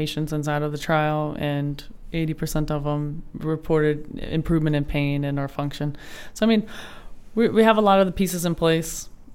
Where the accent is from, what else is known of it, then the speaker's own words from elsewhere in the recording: Donaldsonville, Louisiana, United States; in my hometown of Donaldsonville.